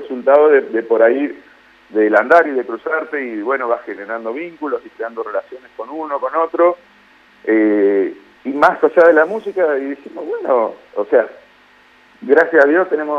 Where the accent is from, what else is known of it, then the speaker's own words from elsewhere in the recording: Paraná, Entre Ríos, Argentina; somos de Paraná y como termina el video, siempre seremos de Paraná.